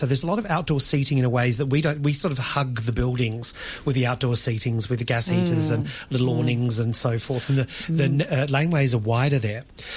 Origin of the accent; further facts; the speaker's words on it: Lamoureux, South Australia, Australia; also born or lived in Dubai; I'm not from Adelaide. I'm from South Australia, though, from a tiny country town called Lamoureux, which probably has 800 people in it, and no wine.